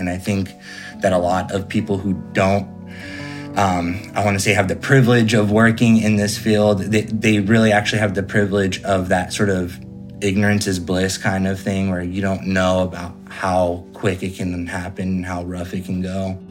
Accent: Fresno, California, United States; I'm from Fresno, California.

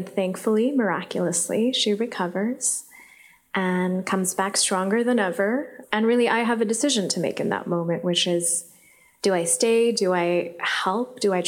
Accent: Islamabad, Islamabad Capital Territory, Pakistan; I was growing up in Islamabad. It was a post-9/11 world.

